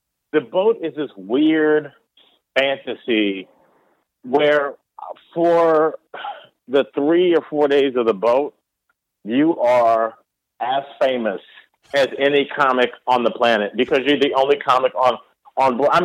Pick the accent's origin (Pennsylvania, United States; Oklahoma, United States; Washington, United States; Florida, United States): Florida, United States; because I came from Florida, which is, I mean, I'm not hating on anybody specifically. I mean, but Florida was full of, when I came up, was full of a lot of hack comedians.